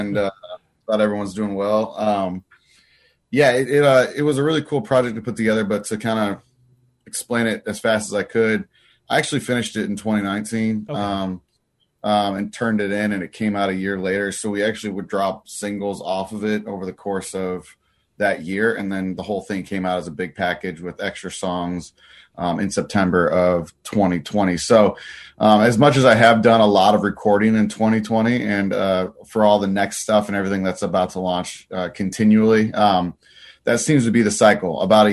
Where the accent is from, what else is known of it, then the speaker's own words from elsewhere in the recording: Missouri, United States; So, but I'm from Missouri, so I'm pretty used to this